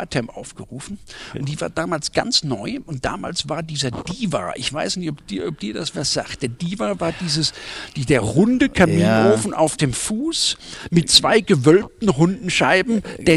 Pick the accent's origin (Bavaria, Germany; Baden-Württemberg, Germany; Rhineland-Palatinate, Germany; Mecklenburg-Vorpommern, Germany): Rhineland-Palatinate, Germany; ich komme eigentlich aus der Pfalz, in Süddeutschland